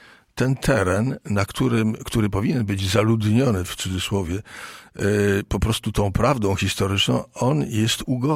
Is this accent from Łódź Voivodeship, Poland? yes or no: yes; Wieluń, Łódź Voivodeship, Poland; Dlatego, że się wychowałem w Wieluniu, gdzie rozpoczęła się II wojna światowa.